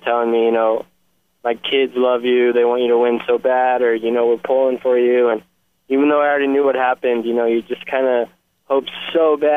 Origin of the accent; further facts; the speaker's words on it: Kansas City, United States; I'm from Kansas City, which is it's big enough, you know, to be considered a city, but it's not L.A., it's not Chicago, it's not New York.